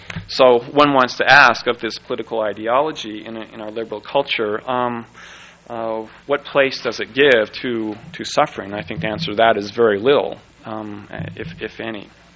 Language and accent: English; Oregon, United States; One will be voted on this year in my... I guess it's my home state of Oregon. I'm not sure where my home state is anymore.